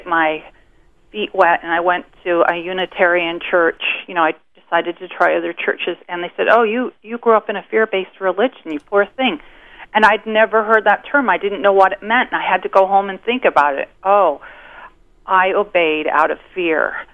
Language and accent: English; Utah, United States; I, you know, grew up in Utah in a suburb